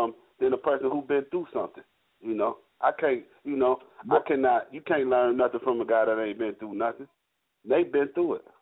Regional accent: Elgin, Illinois, United States; I'm from Elgin, Illinois.

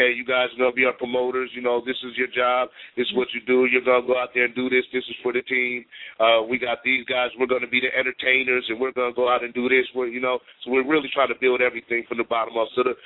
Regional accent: Elizabeth, New Jersey, United States; Elizabeth, New Jersey.

